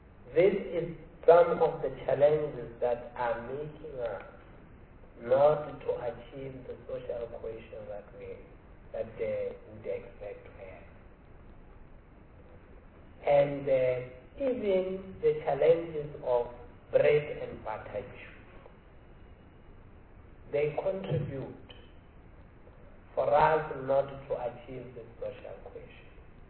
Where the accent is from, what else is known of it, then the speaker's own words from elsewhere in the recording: Limpopo, South Africa; I am from Limpopo, from a very rural area, where there is no provision of water.